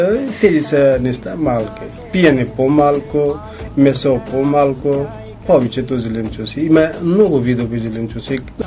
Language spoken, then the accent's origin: Bulgarian; northern India, India; Bulgarian is a second language; Аз съм от Северна Индия, близо до Дели, някъде 2000 км.